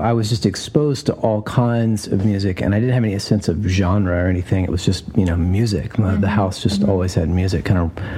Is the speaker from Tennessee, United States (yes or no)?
yes; Chattanooga, Tennessee, United States; My dad was an architect who would ultimately be integral to the urban renewal of my hometown of Chattanooga, Tennessee.